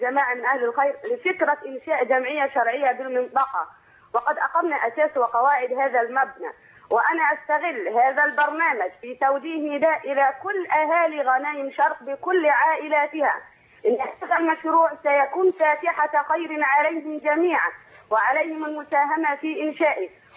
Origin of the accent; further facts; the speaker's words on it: Asyut Governorate, Egypt; وأنا سيدي من صعيد مصر والمثل يقول من رأى غير من سمع.